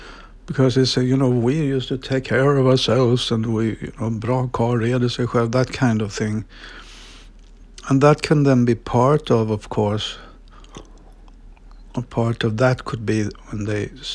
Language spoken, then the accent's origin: English; Ulricehamn, Västra Götaland, Sweden; English is a second language; So we find in our small town, based on my hometown then, Ulricehamn, where this story is